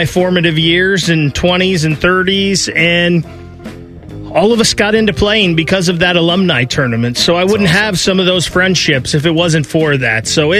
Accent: Grove City, United States; I believe I had that alumni weekend in my hometown of Grove City is undefeated.

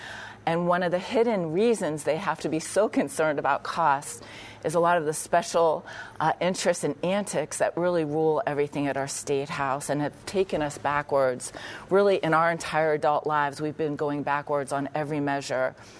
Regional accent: Youngstown, Ohio, United States; I grew up in Youngstown, ended up in a tent in the middle of winter, a lot of abuse and neglect, moved 18 times before I was 12.

